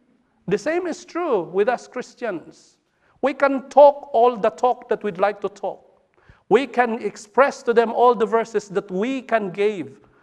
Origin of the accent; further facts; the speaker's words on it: Philippines; now in United Kingdom; I think the difficulty I have as a Filipino who became British, and now I'm British but not Filipino. I don't have my passport yet.